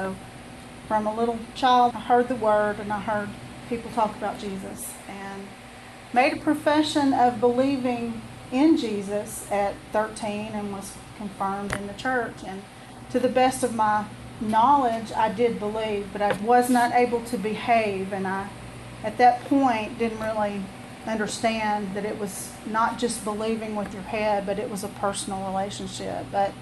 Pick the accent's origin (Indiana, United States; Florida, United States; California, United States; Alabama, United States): Alabama, United States; Thomasville; I was born in Thomasville, Alabama, a very small town